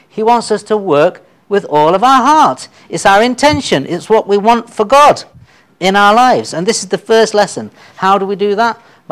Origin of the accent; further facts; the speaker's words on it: United Kingdom; You know, as British people, we know that there is a national characteristic of being kind of negative about things.